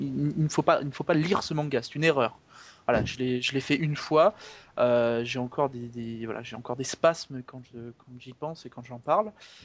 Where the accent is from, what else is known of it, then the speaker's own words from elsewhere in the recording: Normandy, France; moved away as an adult; now in Paris, France; je viens de Normandie, donc la campagne profonde.